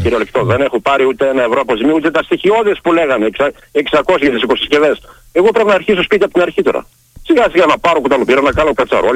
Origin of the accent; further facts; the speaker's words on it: Thessaly, Greece; moved away; ασπροποταμίτης. Και με αποτέλεσμα εκείνη την αποφράδα ημέρα αναγκάστηκα να ξενιτευτώ, να φύγω από τον τόπο μου.